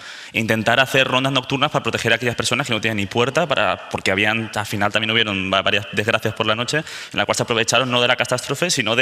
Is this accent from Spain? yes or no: yes; Catarroja, Valencian Community, Spain; yo toda mi vida he vivido en Catarroja.